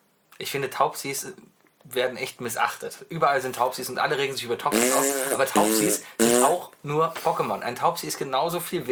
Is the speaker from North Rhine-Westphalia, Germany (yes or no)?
yes; Cologne, North Rhine-Westphalia, Germany; Ich bin Luftlinie von hier 200 Meter geboren.